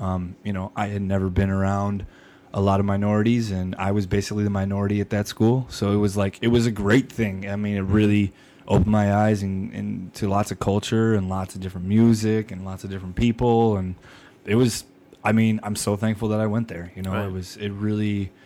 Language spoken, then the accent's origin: English; Kansas City, Kansas, United States; born there; I was born in Kansas City, Kansas. There is a Kansas City, Kansas.